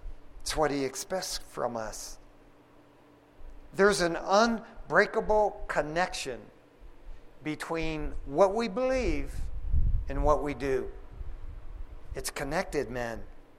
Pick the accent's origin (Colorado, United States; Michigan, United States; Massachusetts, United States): Michigan, United States; Detroit; I used to think that's the way it worked growing up in Detroit, Michigan.